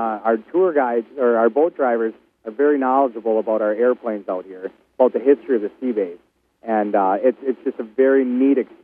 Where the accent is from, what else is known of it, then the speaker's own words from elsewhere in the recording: Grafton, Wisconsin, United States; I'm down from Grafton, Wisconsin, which is just about 20 miles north of Milwaukee.